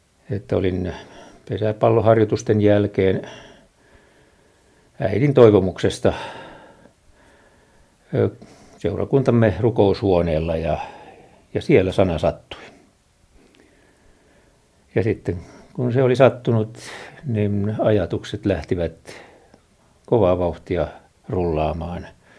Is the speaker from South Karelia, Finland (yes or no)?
yes; Luumäki, South Karelia, Finland; Luumäen seurakunnasta, sieltä Etelä-Karjalan ja Kyvenlaakson rajoiltahan olen kotoisin, taikka sanotaan nyt näin 9 vuodesta eteenpäin elämääni elin nuoruuttani siellä, lapsuutta ja nuoruutta.